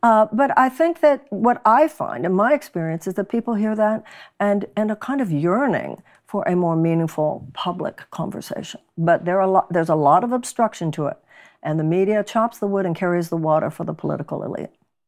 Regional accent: Texas, United States; Well, that's Texas, my home state, so I can say it.

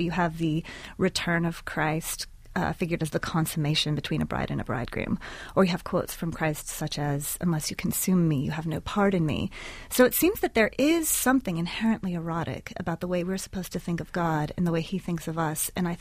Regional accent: Tucson, Arizona, United States; now in Lookout Mountain, United States; I live there now, have lived there for 7 years, but my hometown is actually Tucson, Arizona.

